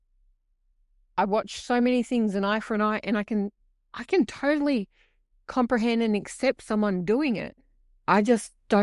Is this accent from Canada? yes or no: no; Mount Druitt, New South Wales, Australia; I grew up in a society where I grew up in Mount Druitt, and I can't tell you how many people have said to me, it's a wonder you never found drugs.